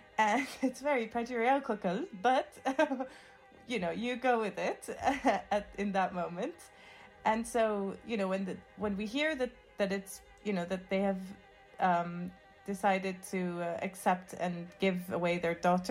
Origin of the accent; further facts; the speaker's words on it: Jerusalem, Palestine; I'm from Jerusalem, and so I kind of have a sort of ironic privilege over West Bankers.